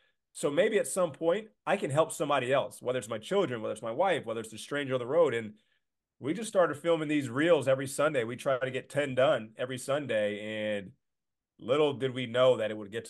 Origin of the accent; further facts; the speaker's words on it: Louisiana, United States; also born or lived in New Jersey / New York / Pennsylvania / Maryland; So I tell people I'm from New Jersey because I lived there from age 16 to 25. But my formative years were when I lived in Louisiana.